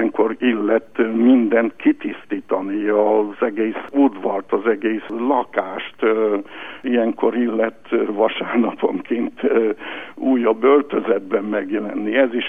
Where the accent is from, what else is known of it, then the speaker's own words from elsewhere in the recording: Turulung, Satu Mare County, Romania; villanyáram még akkor nem volt a szülőfalumban, Túrterebesen